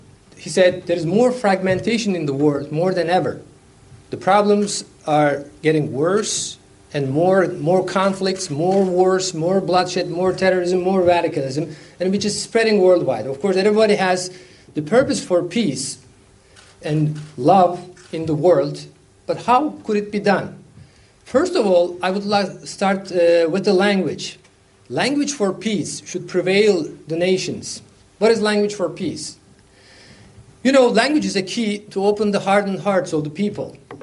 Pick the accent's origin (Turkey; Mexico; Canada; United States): Turkey; I'm a neurosurgeon from Turkey.